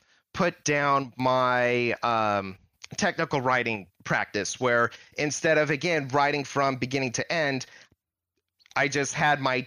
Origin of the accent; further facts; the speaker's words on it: California, United States; But me being Californian, my high school's mascot is Miner.